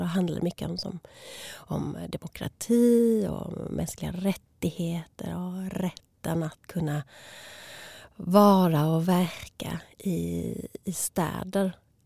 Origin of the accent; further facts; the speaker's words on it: Malmö, Skåne, Sweden; jag är född liksom väldigt tidigt 80-tal.